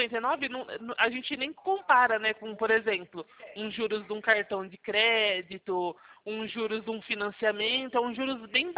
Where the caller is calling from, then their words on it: São Carlos, São Paulo, Brazil; Eu sou aqui da Poupacred, eu sou daqui da cidade de São Carlos.